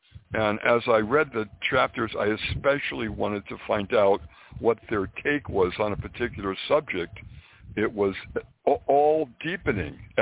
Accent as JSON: {"language": "English", "region": "New England", "country": "United States", "lives_now": "New York, United States", "said": "And when I came to New York from New England, that's exactly what I did."}